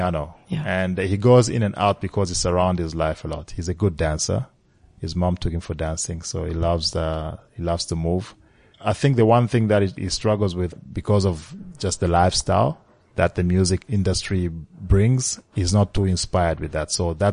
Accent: DR Congo; English is a second language; But maybe it's my refugee background, growing up in Congo, all of that.

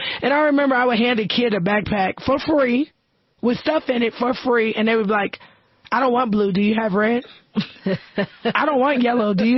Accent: United States; but it was 2 miles for me as an American.

